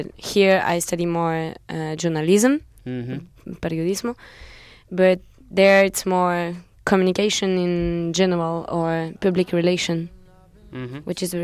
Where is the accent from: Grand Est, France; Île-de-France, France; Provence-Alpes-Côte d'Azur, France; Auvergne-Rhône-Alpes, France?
Provence-Alpes-Côte d'Azur, France; Nice; I come from Nice, but I study in Lyon.